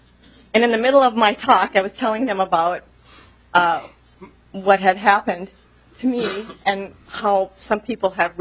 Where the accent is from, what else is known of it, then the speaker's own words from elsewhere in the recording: Minnesota, United States; I'm a farmer from Kitson County.